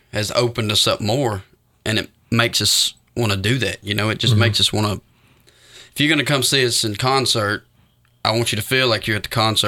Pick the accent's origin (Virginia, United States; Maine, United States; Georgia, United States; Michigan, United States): Georgia, United States; Taylorsville; I'm from Taylorsville.